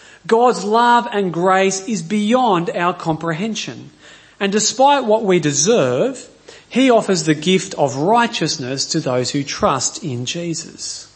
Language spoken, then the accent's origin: English; New South Wales, Australia; born there; since I was born in New South Wales, I've got no choice but to be a Blue